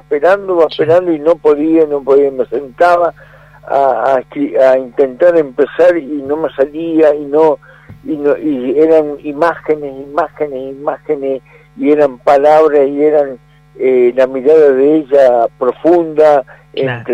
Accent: Chaco, Argentina; Y bueno, yo pensaba que esa era parte también de lo que se vive, lo que vivimos los chaqueños en ese encuentro

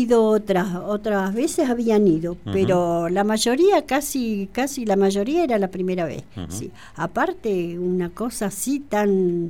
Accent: Zapala, Neuquén, Argentina; No, nosotros somos de Zapala.

